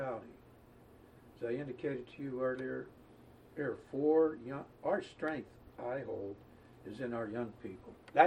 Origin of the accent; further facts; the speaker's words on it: Pittsburgh, Pennsylvania, United States; When I grew up in Pittsburgh, we had a population of 750,000.